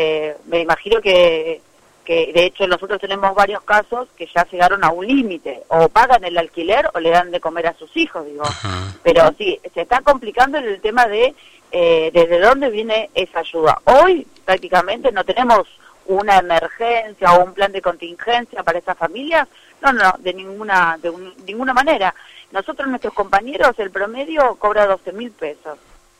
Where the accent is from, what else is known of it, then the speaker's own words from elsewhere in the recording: Santa Cruz, Argentina; Yo soy nacida y criada en Santa Cruz